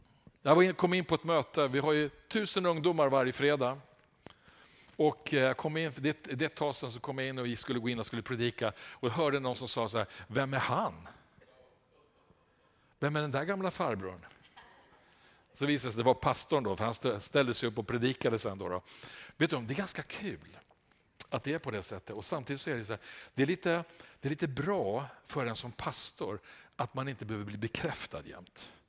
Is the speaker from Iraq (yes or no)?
no; Småland, Sweden; jag är ingen tvättäkta 08. Jag är smålänning i botten. Min pappa föddes i Tranås. Så att jag har återvänt till rötterna.